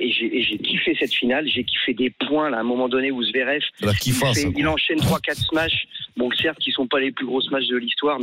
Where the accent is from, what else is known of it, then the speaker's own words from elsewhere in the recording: Spain; après je suis espagnol